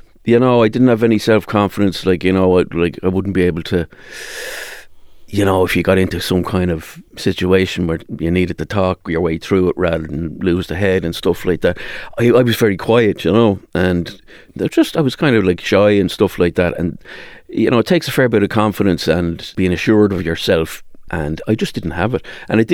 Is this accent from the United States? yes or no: no; Skerries, Leinster, Ireland; I'm from North County Dublin, from Skerries, born and bred.